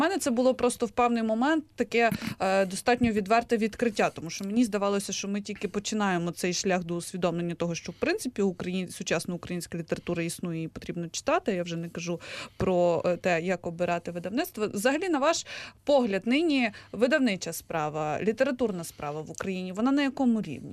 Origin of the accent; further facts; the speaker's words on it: Kyiv, Ukraine; Я киянка, я з Києва.